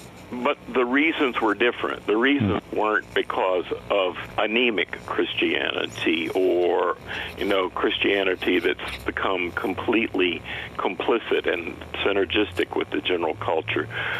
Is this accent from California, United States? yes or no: no; High Point, North Carolina, United States; I grew up in High Point, North Carolina. When I was growing up, there were 42 working furniture factories.